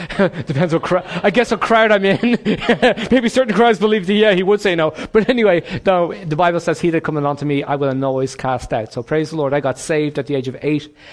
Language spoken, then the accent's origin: English; Ireland; so I'm from Ireland. I got saved in Dublin, and actually a town north of Dublin, as a child. I was brought up in a broken home